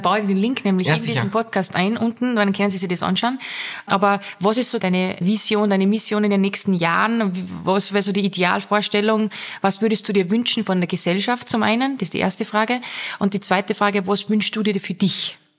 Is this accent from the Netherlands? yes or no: no; Austria; als Österreicher.